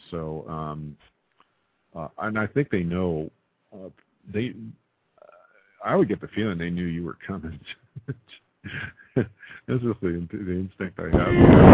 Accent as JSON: {"language": "English", "region": "Texas", "country": "United States", "tie": "born there", "said": "I just wish, you know, I was born in Texas."}